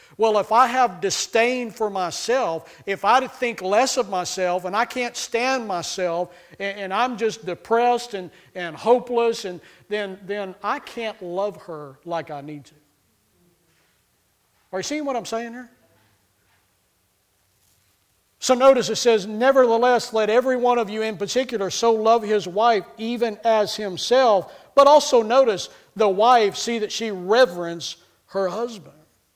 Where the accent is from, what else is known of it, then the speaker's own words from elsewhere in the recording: Texas, United States; I'm from Texas.